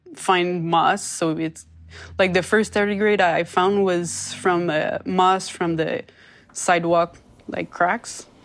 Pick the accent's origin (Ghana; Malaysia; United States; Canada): Canada; Montreal, Quebec; I'm from Montreal.